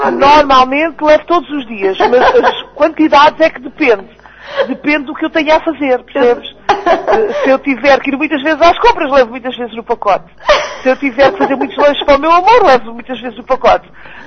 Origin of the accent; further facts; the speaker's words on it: Pegões, Setúbal, Portugal; Eu fui até à escola onde comecei a estudar música, que abriu aqui em Pegões, na minha terra.